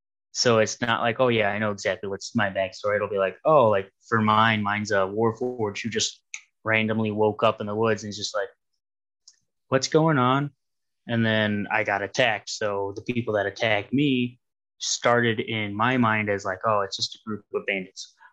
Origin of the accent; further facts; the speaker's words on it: Ohio, United States; because we have someone from PA. I'm from Ohio, and we all meet up in a general centralized location at one of my friend's house